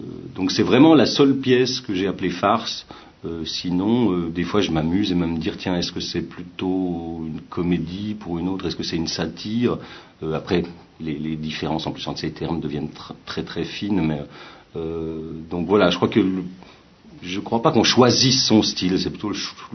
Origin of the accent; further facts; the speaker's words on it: Switzerland; je viens de Suisse, c'est du chocolat suisse.